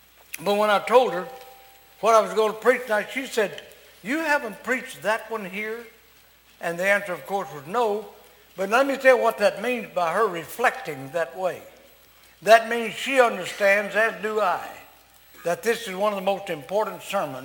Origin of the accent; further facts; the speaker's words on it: Arkansas, United States; I was raised in South Arkansas, and most of what we ate was cornbread, crowder, or black-eyed peas